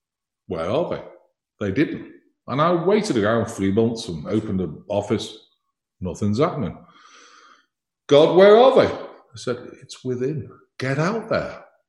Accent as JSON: {"language": "English", "country": "United States", "accent": "British", "lives_now": "Branson, United States", "said": "No, I'm in Missouri. I'm American. Believe it. It's just that I couldn't lose the accents."}